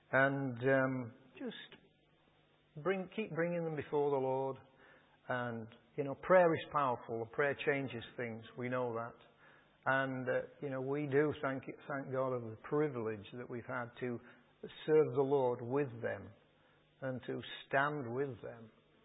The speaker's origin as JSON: {"language": "English", "region": "Yorkshire and the Humber", "country": "United Kingdom", "said": "I'm a Yorkshireman."}